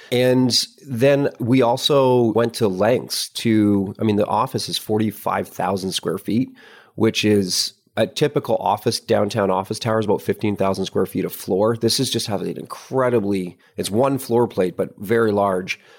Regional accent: Thunder Bay, Ontario, Canada; now in Perth, Australia; I grew up in Thunder Bay, Ontario, which is at the northern end of Lake Superior.

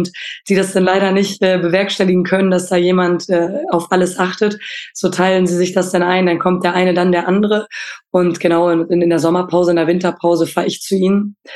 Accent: Lower Saxony, Germany; Ich komme ja aus Ostfriesland und da in der Nähe zu sein, ist schon, oder da weht nochmal eine steife Brise

